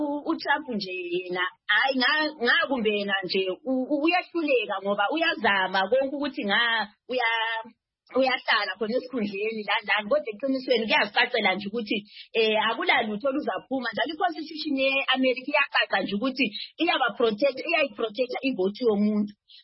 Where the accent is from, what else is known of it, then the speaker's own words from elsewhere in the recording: Nigeria; now in South Africa; I'm a Nigerian